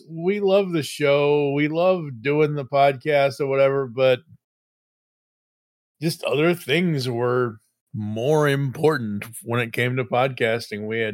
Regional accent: Boston, Massachusetts, United States; I was born and bred in Boston, Massachusetts. Boston sports is in my blood.

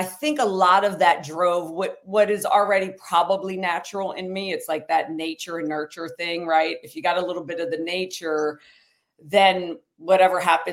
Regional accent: Wilmington, Delaware, United States; I'm from Wilmington, Delaware. That's where I was born and raised. And yeah, my family is all natives of Puerto Rico.

